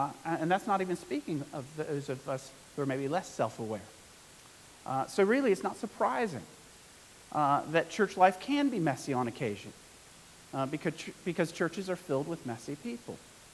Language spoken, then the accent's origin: English; United States; now in St. Helier, Jersey; I am from originally from America, but living in Jersey now, and love living in Jersey.